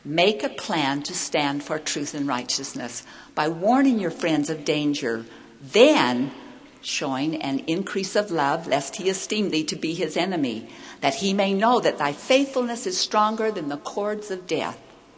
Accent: Hawaii, United States; I grew up in Hawaii. I loved to swim in the ocean, to catch waves, to body surf.

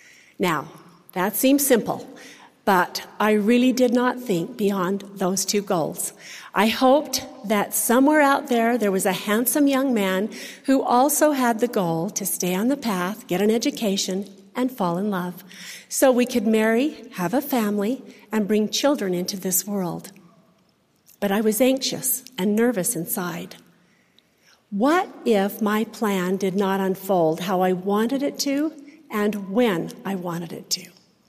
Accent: Salt Lake City, Utah, United States; also born or lived in Ogden, Utah; I was born in Ogden, Utah, grew up in Salt Lake City, and at age 18, when I was about to leave to go to Utah State

